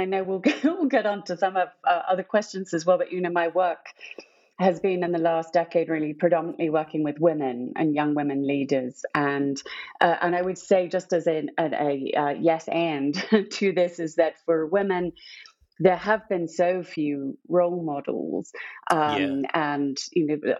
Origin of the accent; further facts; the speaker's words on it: West Midlands, United Kingdom; So I'm from the Midlands originally in Warwickshire.